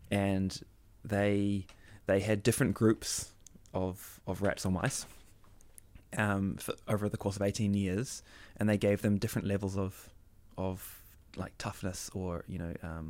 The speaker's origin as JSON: {"language": "English", "town": "Waiheke Island", "region": "Auckland", "country": "New Zealand", "tie": "born or raised there", "said": "I grew up on Waiheke Island, So it was really nice."}